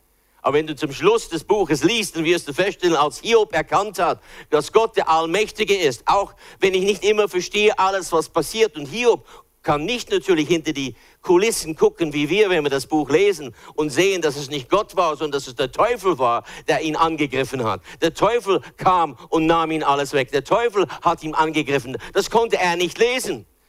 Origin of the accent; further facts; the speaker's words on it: United States; born there; first language en; German is a second language; meine Muttersprache ist ja Englisch, ich bin in Amerika geboren, ich habe ja erst später, mit 11 Jahren habe ich angefangen, dann Deutsch zu lernen.